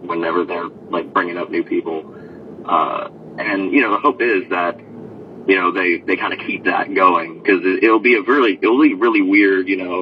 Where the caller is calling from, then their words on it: Georgia, United States; Hey, this is … from Georgia.